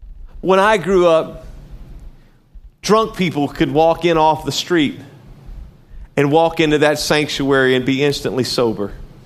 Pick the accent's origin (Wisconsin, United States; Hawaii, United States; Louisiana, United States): Louisiana, United States; Denham Springs; I heard this story over and over and over growing up in Denham Springs, Louisiana.